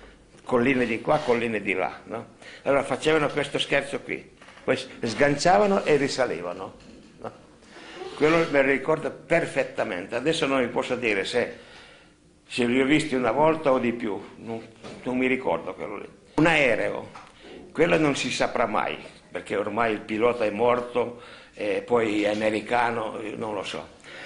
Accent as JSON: {"language": "Italian", "town": "Villa San Costanzo", "region": "Piedmont", "country": "Italy", "tie": "born or raised there", "said": "Proprio al mio paese, Villa San Costanzo, io so il punto preciso."}